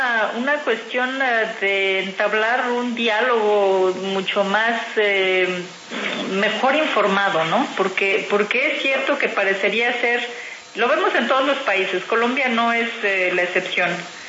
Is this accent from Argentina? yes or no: no; Mexico; porque yo soy mexicana, nosotros estábamos también siempre a la cola.